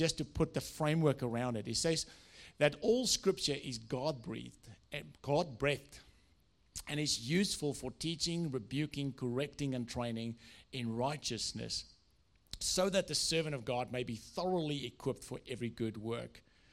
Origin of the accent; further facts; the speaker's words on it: South Africa; first language Afrikaans; English is a second language; when I speak inappropriate words in Afrikaans, which is my mother tongue, we all laugh.